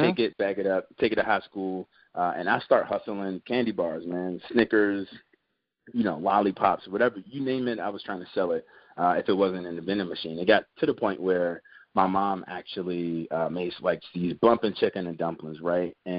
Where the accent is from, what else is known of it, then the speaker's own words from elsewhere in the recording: Seat Pleasant, Maryland, United States; So humble beginnings. I'm from Sea Pleasant, Maryland, which is right outside of Washington, D.C., literally, you know, five minutes and walk into the D.C. line.